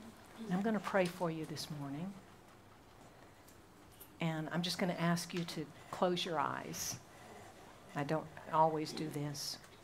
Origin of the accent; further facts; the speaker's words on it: Singapore; You all know that I grew up in Singapore.